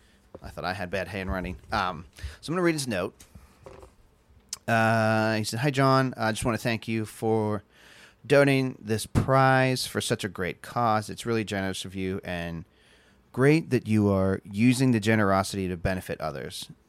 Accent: Austin, Texas, United States; But we hail from Austin, Texas.

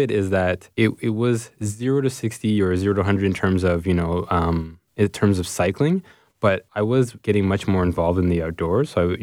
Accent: Scarborough, Ontario, Canada; born or raised there

